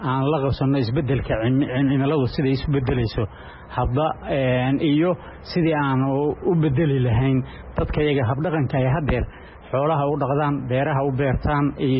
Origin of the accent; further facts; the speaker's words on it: Karkaar, Somalia; waxaan ka socdaa gobol Karkaar